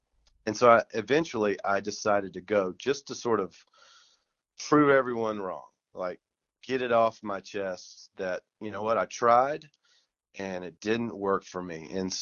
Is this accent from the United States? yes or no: yes; Southeast, United States; I'm from the Southeast, and growing up, I went to church a lot.